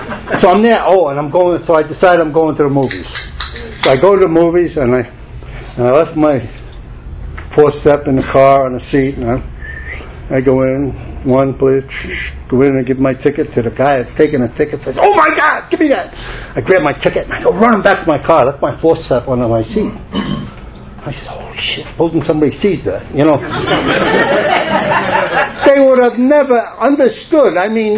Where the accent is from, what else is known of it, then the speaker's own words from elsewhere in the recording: New York, United States; I said, that's where I'm from. That's where I'm from. I'm from Washington Heights.